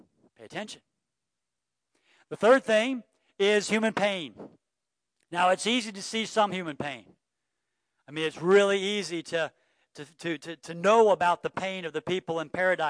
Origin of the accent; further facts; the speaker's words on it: Texas, United States; I mean, I'm from Texas, and that doesn't sound smart.